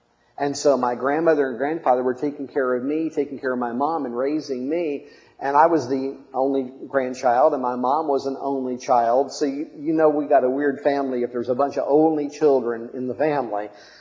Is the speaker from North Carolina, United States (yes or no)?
no; Parkersburg, West Virginia, United States; back there in my hometown of Parkersburg, West Virginia.